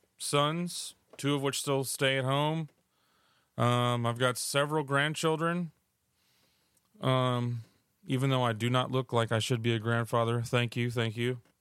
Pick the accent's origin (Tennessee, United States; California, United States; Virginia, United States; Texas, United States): Texas, United States; Corpus Christi; moved away as an adult; I'm from Corpus Christi, Texas. I was born and raised, lived there till I was about 21, and then I joined the military.